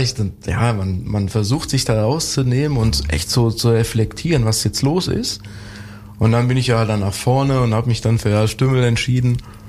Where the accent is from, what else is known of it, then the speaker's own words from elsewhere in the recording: Hesse, Germany; born there; Und ich musste dann als gebürtiger Hesse, ja.